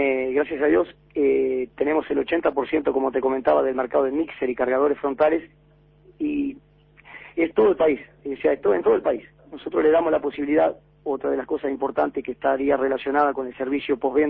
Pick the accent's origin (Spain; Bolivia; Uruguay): Uruguay; nosotros somos diferentes a Argentina, o somos diferentes a Brasil